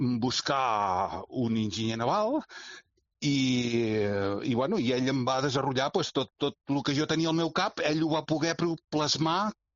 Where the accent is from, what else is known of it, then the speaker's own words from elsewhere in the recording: Catalonia, Spain; jo sóc de la zona aquesta del nord de Cap de Creus, o sigui, sóc de l'Alt Empordà.